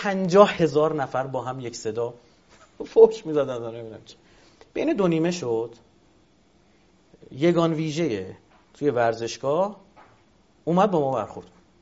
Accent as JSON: {"language": "Persian", "country": "Iran", "said": "ما ایرانیم، ما یه تفاوتهایی داریم"}